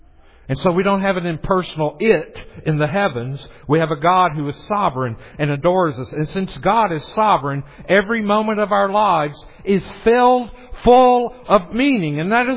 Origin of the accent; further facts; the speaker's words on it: the South, United States; But this world ain't ending. Sorry to use that. I'm from the South.